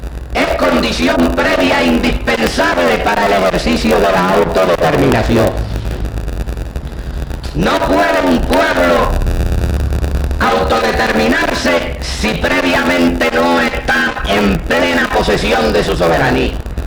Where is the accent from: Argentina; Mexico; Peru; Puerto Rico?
Puerto Rico; Mayagüez; Yo, mayagüezano, tengo derecho de participar en la autodeterminación de Puerto Rico, mi nación, pero no de Mayagüez, mi pueblo